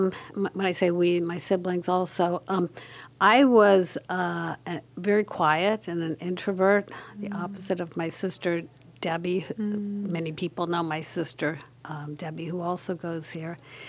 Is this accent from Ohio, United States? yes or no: yes; Akron, Ohio, United States; I sure did. I grew up in the West Akron area.